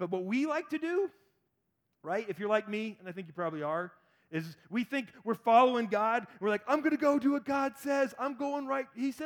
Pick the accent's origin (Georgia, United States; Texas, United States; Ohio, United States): Georgia, United States; I dated a girl in high school. I'm from Georgia.